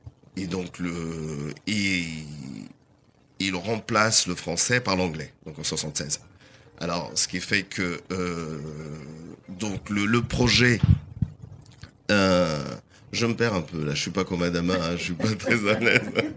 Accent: Mozambique; French is a second language; moved away as an adult; now in France; Je viens du Mozambique. Alors moi, je suis pas francophone. Alors je parle français. J'ai 55 ans et je parle français depuis l'âge de 20 ans.

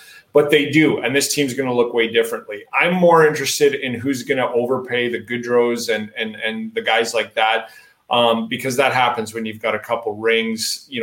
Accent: Lethbridge, Alberta, Canada; my buddy Jamie Pusher I grew up with in Lethbridge works for Tampa Bay

